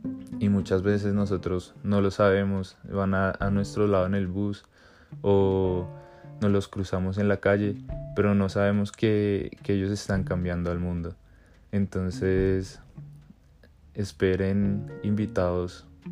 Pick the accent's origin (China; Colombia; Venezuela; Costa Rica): Colombia; born there; Soy ingeniero mecatrónico de profesión. Nací en Colombia.